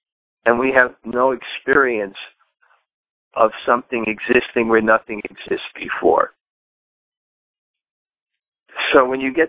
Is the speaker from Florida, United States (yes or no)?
no; New York, United States; And actually, you know, I'm from New York, so I don't have much country samskaras.